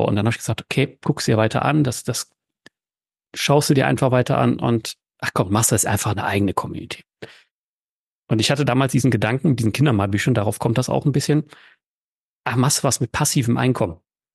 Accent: Heinsberg, North Rhine-Westphalia, Germany; now in Aachen, Germany; Hier in Aachen, also da, wo ich herkomme, nähe Aachen, bin ich aufgewachsen. Heinsberg ist so ein kleines Dörfchen. Inzwischen wohne ich in Aachen seit 7 Jahren.

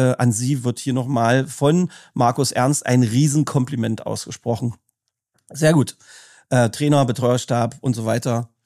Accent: Magdeburg, Saxony-Anhalt, Germany; ich komme aus Magdeburg-Sudenburg, da redet man so.

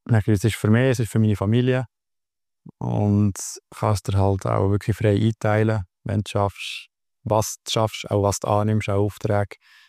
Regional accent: Aargau, Switzerland; now in Lucerne, Switzerland; Nein, seit einem Jahr im Luzernischen, aber gebürtig und aufgewachsen im Aargau, ja.

